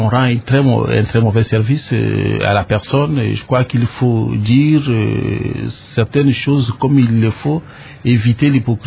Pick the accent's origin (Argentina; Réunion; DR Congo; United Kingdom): DR Congo; Kasaï; also born or lived in Lubumbashi; je n'ai pas passé mon enfance à Lubumbashi. J'ai pu regagner mon Kasaï natal où j'ai passé mon enfance et mes études primaires et secondaires là-bas.